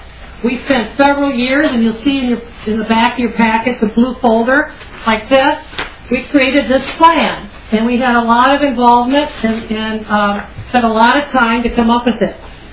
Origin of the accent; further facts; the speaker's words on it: Minnesota, United States; Minnesota and my hometown is part of the history of this country